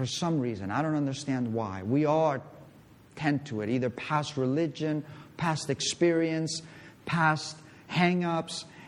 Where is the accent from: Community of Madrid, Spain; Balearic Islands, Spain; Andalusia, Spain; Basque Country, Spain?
Balearic Islands, Spain; Mallorca; Obviously, we were raised in Spain. We were raised in Mallorca.